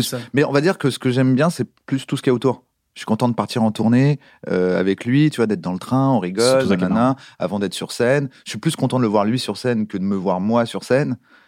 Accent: France; on est français

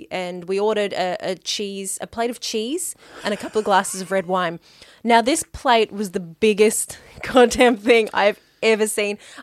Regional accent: Australia; because we're Australian and we like a challenge.

